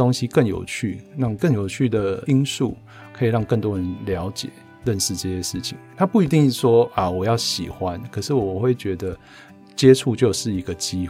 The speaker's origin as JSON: {"language": "Chinese", "region": "Taipei", "country": "Taiwan", "tie": "born or raised there", "also_born_or_lived": "Sanchong", "lives_now": "Hualien, Taiwan", "said": "对，都在台北长大，只是"}